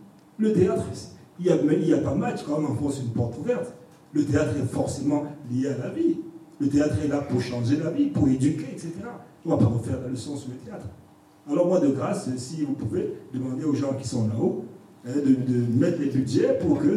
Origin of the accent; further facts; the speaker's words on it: Cameroon; je suis camerounais.